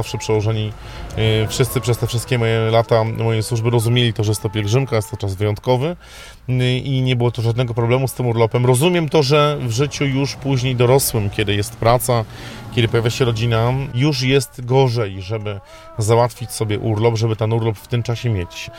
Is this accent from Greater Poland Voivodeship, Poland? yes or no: yes; Kalisz, Greater Poland Voivodeship, Poland; chcieliśmy właśnie zaakcentować to, że jesteśmy z Kalisza